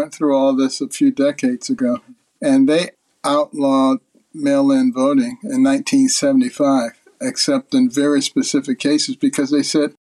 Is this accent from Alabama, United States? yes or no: no; Detroit, Michigan, United States; also born or lived in Boston; I grew up in Detroit and Boston, Democrat strongholds.